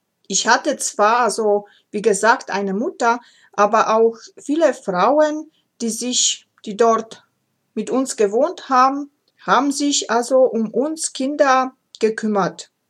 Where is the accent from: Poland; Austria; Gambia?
Poland; Ozimek, Opole Voivodeship; moved away; dass ich gebürtig aus Oberschlesien komme, heute Polen, und ich komme aus kleinen Städtchen namens Ojimek Malapane, nähe der Großstadt Oppeln.